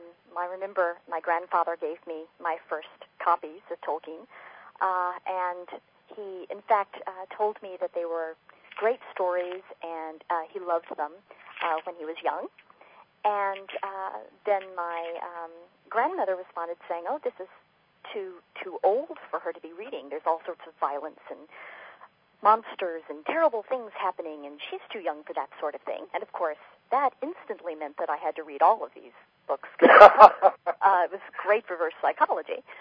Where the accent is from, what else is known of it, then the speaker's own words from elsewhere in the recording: Tulsa, Oklahoma, United States; also born or lived in Broken Arrow; now in North Carolina, United States; I grew up in Tulsa and Broken Arrow, Oklahoma, and I moved to Nashville, Tennessee for my undergraduate and graduate training.